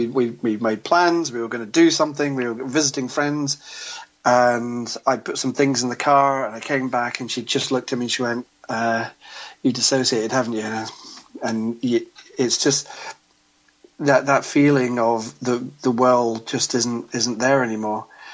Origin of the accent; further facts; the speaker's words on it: England, United Kingdom; That's the world I grew up. I grew up as in Protestant England, and that's maybe I'm just hardwired to think right.